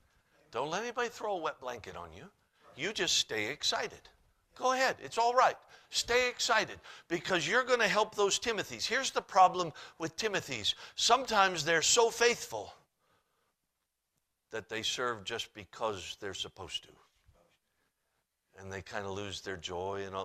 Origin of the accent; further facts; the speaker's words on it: Alaska, United States; My mother always said that. I grew up in Alaska. We'd go running out of the house barefoot in the snow.